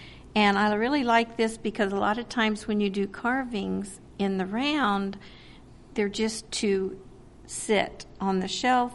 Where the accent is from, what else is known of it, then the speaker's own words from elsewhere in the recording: Pinehurst, Texas, United States; I'm from Pinehurst, Texas, which is just northwest of Houston.